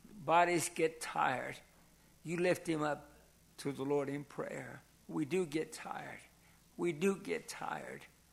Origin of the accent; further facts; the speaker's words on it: Campbell's Creek, West Virginia, United States; I come from Campbell's Creek. That's where my wife's from.